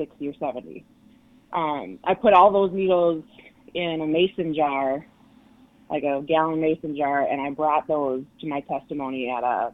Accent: Turtle Mountain, North Dakota, United States; if I'm talking to another native person and I say I'm from Turtle Mountain, I don't usually say Turtle Mountain Band of Chippewa.

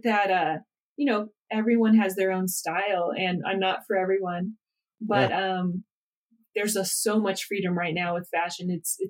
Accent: Oregon, United States; with my history of, you know, my family and growing up in Oregon and around runners, being in Colorado and making outdoor gear is just a great fit.

